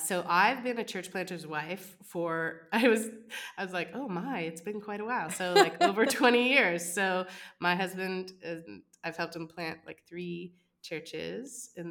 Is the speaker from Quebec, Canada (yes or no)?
no; Hamilton, Ontario, Canada; like I'm from Hamilton